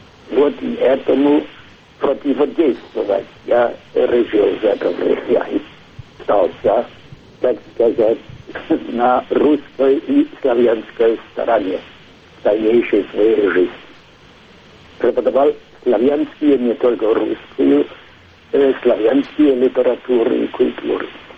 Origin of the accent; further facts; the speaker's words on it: Rhine, Germany; Russian is a second language; я вырос на Рейне, недалеко от утеса Лорелея, который тоже в русской литературе известен.